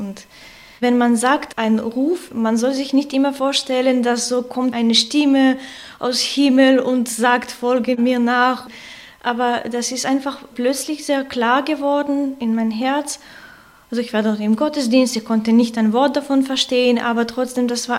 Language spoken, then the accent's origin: German; Jerusalem, Jerusalem District, Israel; also born or lived in Russia / Greece; now in Germany; Ich bin in Russland geboren und in Jerusalem aufgewachsen und dann in Griechenland eingetreten. Und jetzt bin ich in Kloster Arnstein in Deutschland.